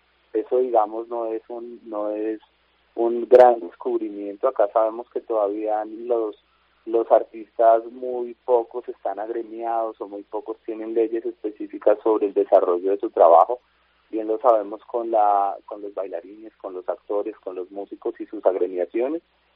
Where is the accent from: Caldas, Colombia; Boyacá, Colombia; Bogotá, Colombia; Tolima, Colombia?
Bogotá, Colombia; born there; lo digo como bogotano y bogotano de nacimiento